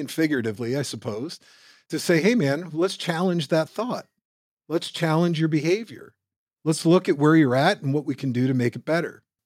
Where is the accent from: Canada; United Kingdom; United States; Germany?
Canada; back when I grew up in Canada, I could have just stayed there